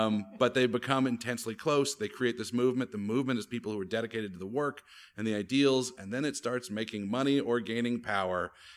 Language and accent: English; Alabama, United States; I grew up in Alabama. My father is from the Midwest, so his family goes back 9 generations in the Midwest.